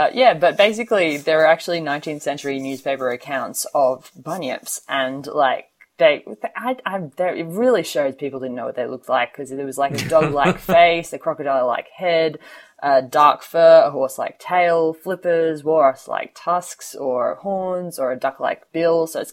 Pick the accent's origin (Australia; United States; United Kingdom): Australia; because I'm Australian